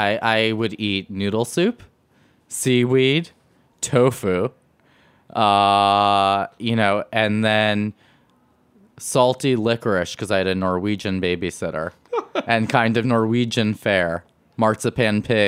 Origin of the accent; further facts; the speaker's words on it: New York City, New York, United States; But growing up on Spring Street, we had our shopping was Little Italy and was Chinatown.